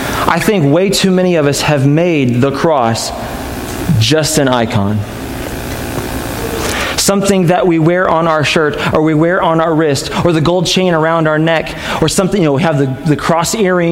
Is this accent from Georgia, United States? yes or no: no; Illinois, United States; We're from Illinois, so we never went.